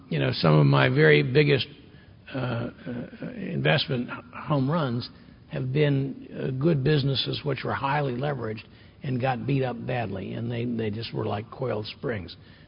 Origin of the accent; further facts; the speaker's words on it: Washington, D.C. area, United States; A great example of this is that I grew up in the Washington, D.C. suburbs